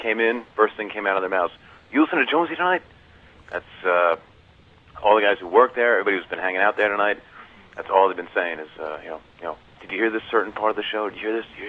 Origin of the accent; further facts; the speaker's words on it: New Jersey, United States; now in Boston, United States; But you know, living in Boston, there are quite a few things I miss about my home state.